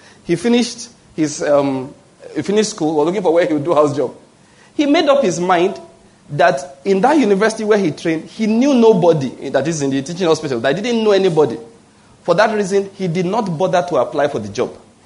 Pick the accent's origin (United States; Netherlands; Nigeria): Nigeria; South West; So I am not from Eastern Nigeria. That's what I'm going to explain. All right? Naturally speaking. So when I said I was going to come to Enugu, people say, eh? You know you are from the West, though.